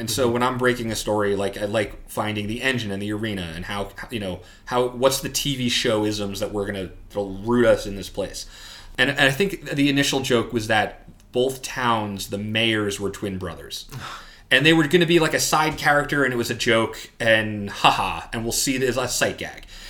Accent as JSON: {"language": "English", "region": "New Jersey", "country": "United States", "tie": "born or raised there", "said": "I mean, I started, you know, growing up in New Jersey, a lot of my college shorts from Rutgers"}